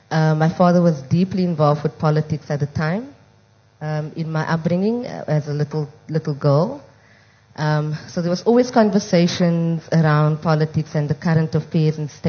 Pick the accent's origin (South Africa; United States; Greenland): South Africa; Mitchells Plain, Western Cape; And growing up in Mitchell's Plain, there's a lot of social ills.